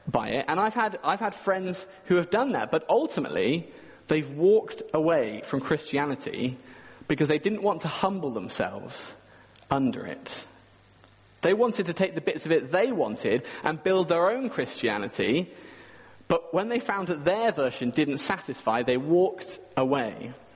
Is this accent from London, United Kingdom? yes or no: no; Swindon, South West England, United Kingdom; back in the home I grew up in Swindon, there was a mirror on the wall